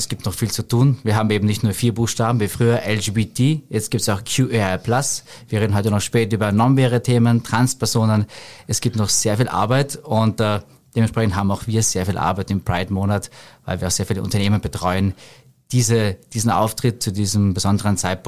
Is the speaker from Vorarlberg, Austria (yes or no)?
yes; Hörbranz, Vorarlberg, Austria; Ich komme aus Vorarlberg, bin in Hörbranz geboren, in einem Kaff, zu einer Zeit, wo es noch kein Internet gab.